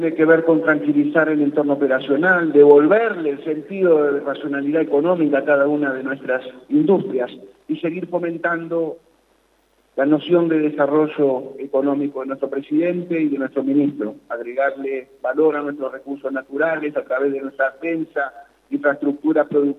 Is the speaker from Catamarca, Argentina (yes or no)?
yes; Catamarca, Argentina; todos como sociedad, todos como argentinos, todos como catamarqueños y catamarqueñas